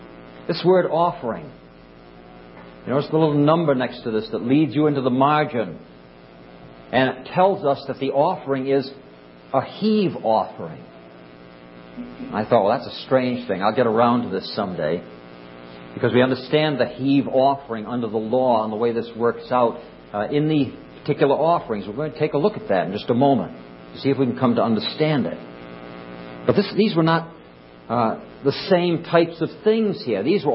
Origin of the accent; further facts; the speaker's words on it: Rhode Island, United States; accent: Rhode Island; And I say I never mispronounce them because it's just my accent. From Rhode Island, everybody talks this way.